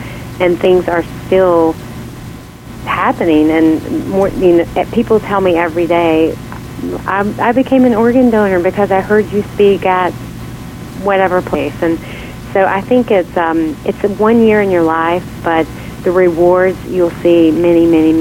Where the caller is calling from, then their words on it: North Carolina, United States; I'm in North Carolina, right in the beautiful, near the beautiful Blue Ridge Mountains